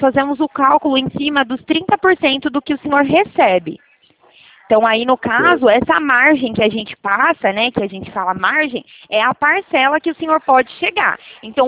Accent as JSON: {"language": "Portuguese", "town": "Araras", "region": "São Paulo", "country": "Brazil", "said": "eu sou da cidade de Araras, do interior de São Paulo, um pouquinho longe."}